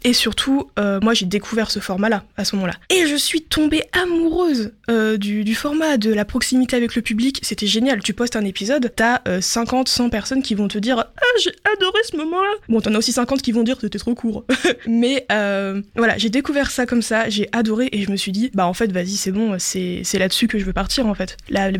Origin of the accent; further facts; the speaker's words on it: Le Havre, Normandy, France; je suis une autrice de bande dessinée et de webcomic de 24 ans. Je suis havraise.